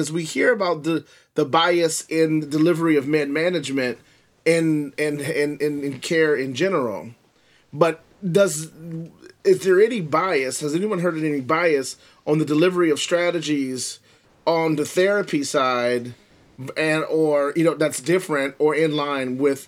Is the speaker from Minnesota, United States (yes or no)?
no; Washington, District of Columbia, United States; like growing up intrinsically D.C., the nuances of growing up in Washington, D.C., in a city in its cultural makeup